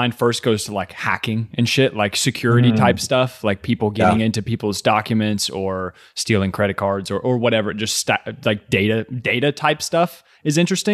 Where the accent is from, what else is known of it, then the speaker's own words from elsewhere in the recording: Kentucky, United States; moved away as an adult; now in New York City, United States; me growing up in Kentucky for 25 years and then moving to New York City last year